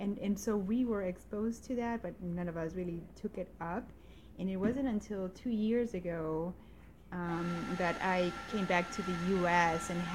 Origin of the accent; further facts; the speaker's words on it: El Salvador; I'm originally from El Salvador.